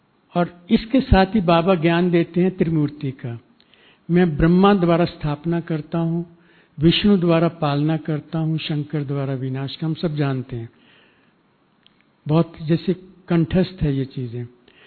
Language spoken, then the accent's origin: Hindi; Punjab, India; मैं वापस अपने गांव जलंधर डिस्ट्रिक्ट का रहने वाला हूं